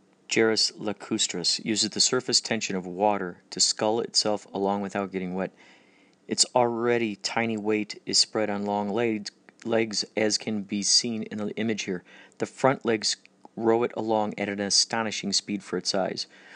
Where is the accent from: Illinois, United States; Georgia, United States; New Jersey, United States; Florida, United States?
Illinois, United States; Carol Stream; These little guys, they're in the creek all the time, growing up in Carroll Stream near that creek. We used to see them all the time.